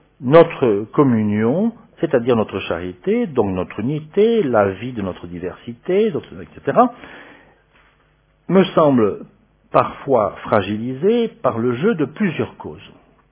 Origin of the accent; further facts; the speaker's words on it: France; Dans la société civile, moi bon, je suis français